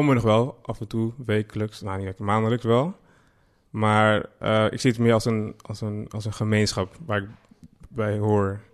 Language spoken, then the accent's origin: Dutch; Amsterdam, North Holland, Netherlands; born there; Ja, ik ben in Amsterdam geboren.